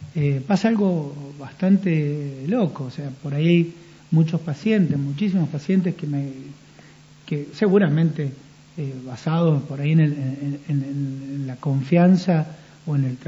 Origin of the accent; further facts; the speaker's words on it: San Martín, Mendoza, Argentina; born there; also born or lived in Córdoba / Buenos Aires; yo nací acá en San Martín, hice mi carrera en Córdoba, después mi especialidad en Buenos Aires, estuve 12, 13 años en otro lugar, hasta que, bueno, me volví en el año 2005 a San Martín